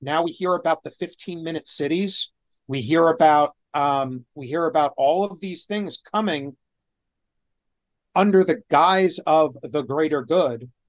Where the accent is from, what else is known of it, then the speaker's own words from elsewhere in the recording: Brooklyn, New York, United States; also born or lived in New Jersey; You know, I grew up in Brooklyn and New Jersey